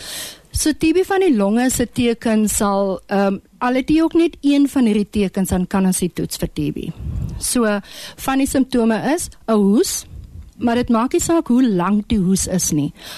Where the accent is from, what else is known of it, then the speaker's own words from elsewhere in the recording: Northern Cape, South Africa; Ek is gebore in Namakwaland. Ek het die groot geword, skool gegaan, bietjie weggegaan en ek is van 2020 alweer terug in Namakwaland, so dit is goed om by die huis te wees.